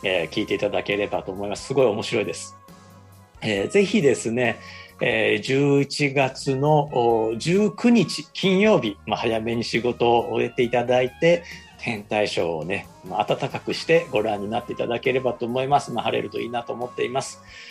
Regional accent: Osaka, Japan; accent: Osaka dialect; 僕大阪弁でね、なんかしょうもない話ばっかりしてるんですけども

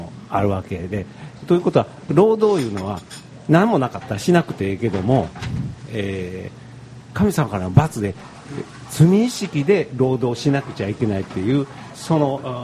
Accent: Kyoto, Japan; also born or lived in Tokyo; 僕も京都生まれ京都育ちで、はい、まあ、一時ちょっと東京にいたこともあるんですけども、

